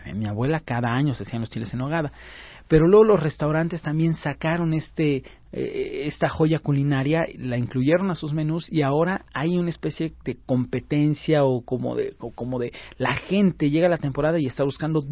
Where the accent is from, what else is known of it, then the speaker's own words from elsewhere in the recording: Mexico; toda esta idiosincrasia tan rica que nos conforma como mexicanos